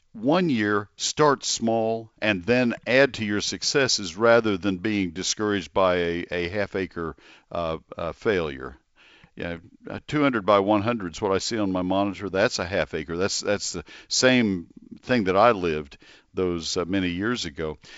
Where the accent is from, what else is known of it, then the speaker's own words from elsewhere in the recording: College Station, Texas, United States; also born or lived in Ohio; When I grew up in College Station, and when I went to Ohio, I saw to go to Ohio State and just kind of looked around at what people were doing.